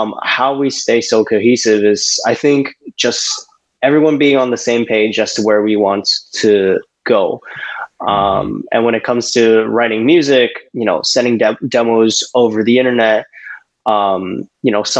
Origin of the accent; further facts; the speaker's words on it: Thailand; now in Taiwan; And now I currently live in Taiwan. So, my nationality is actually Taiwan, but I was born and raised in Thailand.